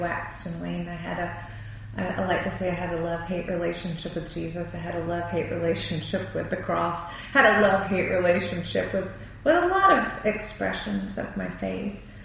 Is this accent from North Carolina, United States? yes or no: yes; North Carolina, United States; I did not know very much at all about Buddhism growing up in North Carolina.